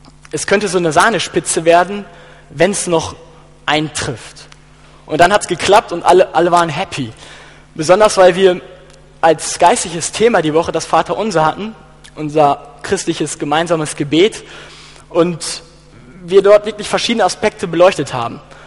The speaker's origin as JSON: {"language": "German", "country": "Germany", "said": "Es war die Parade of Nations, wo alle mit ihren Fahnen einzogen, wo wir als Deutsche auch unsere Flagge hochhalten durften."}